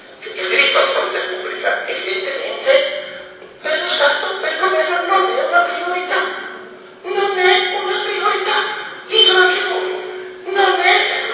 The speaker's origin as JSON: {"language": "Italian", "town": "Genoa", "region": "Liguria", "country": "Italy", "said": "Io sono di Genova, San Martino, ci ho vissuto"}